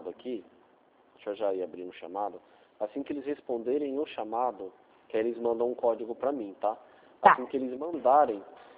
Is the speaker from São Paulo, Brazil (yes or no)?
yes; Rio Claro, São Paulo, Brazil; eu sou de Rio Claro.